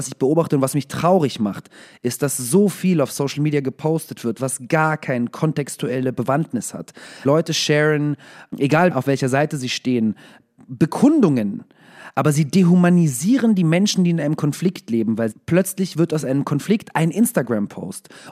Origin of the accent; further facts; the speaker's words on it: Israel; Meine Mutter lebt in Israel. Ich bin in Israel zum Teil aufgewachsen.